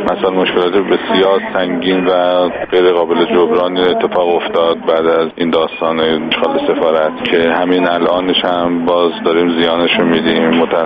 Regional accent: Iran

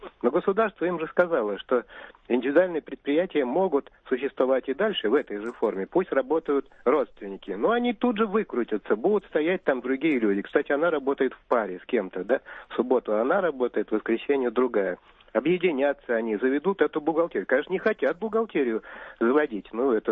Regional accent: Belarus; А мы, белорусы, ведь это мы такие же русские люди.

